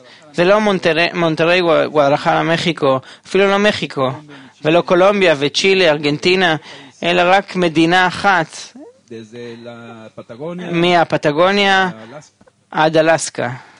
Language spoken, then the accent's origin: Hebrew; Venezuela; now in Israel; אני לא מפה, אני מוונצואלה.